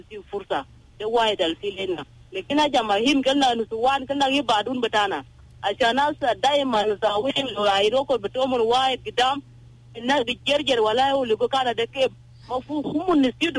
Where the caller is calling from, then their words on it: Torit, Eastern Equatoria, South Sudan; I'm calling … from Turit.